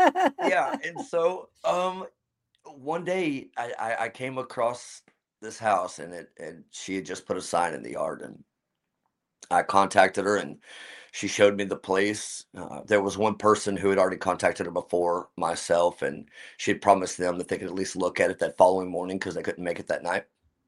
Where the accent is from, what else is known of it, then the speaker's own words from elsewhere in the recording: Fort Worth, Texas, United States; now in California, United States; I moved here from Fort Worth, Texas, Dallas area. Always wanted to live in California